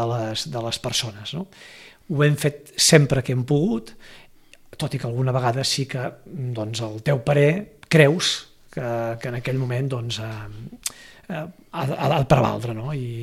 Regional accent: Sitges, Catalonia, Spain; soc fill de Sitges i nascut aquí, viscut aquí des de ben petit, nascut a Vilafranca, perdó, perquè el primer lloc on vaig obrir els ulls era Vilafranca, però al cap de pocs dies vaig venir cap a Sitges

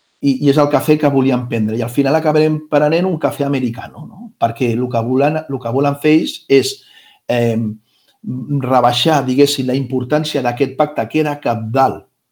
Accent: Barcelona, Catalonia, Spain; jo soc del barri del Poble Sec

